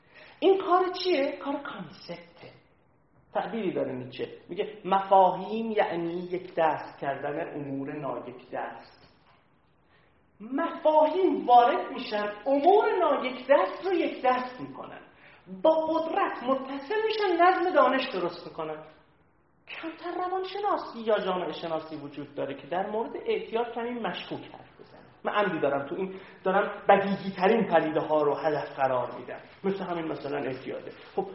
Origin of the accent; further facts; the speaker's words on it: Khorramabad, Lorestan, Iran; من دهاتی، من زندگیم تو بخش بزرگش چیز بوده، تو لرستان گذشته، خرمباد بزرگ شدم، نظام زندگیم چسبیده به روستا بوده